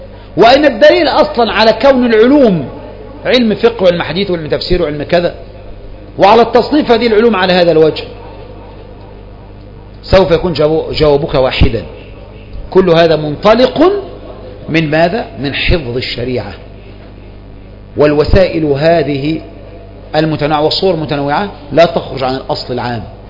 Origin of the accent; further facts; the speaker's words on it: Egypt; هذه المسألة تكثر عندنا كمصريين